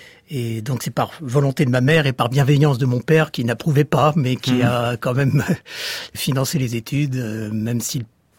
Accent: Rome, Lazio, Italy; je suis très attaché à la périphérie de Rome, curieusement. C'est-à-dire des zones non touristiques, mais bon, je suis né sur le Monte Mario, qui est un peu en dehors du centre.

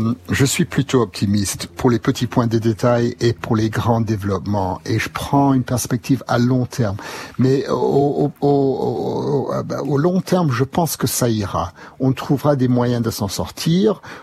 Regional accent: France; now in London, United Kingdom; Je suis ressortissant français, mais est-ce que j'ai le droit d'aller jusqu'au sud où on a notre maison?

